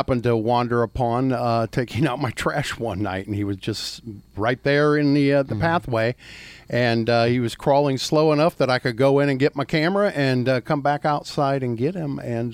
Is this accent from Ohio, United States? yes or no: yes; Ohio, United States; Now, these look different than the yellow jackets I grew up with in Ohio, which are a little plumper, a little shorter, and much fuzzier.